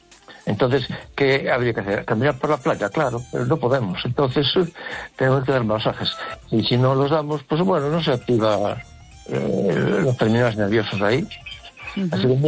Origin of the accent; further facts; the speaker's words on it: Ferrol, Galicia, Spain; de Ferrol.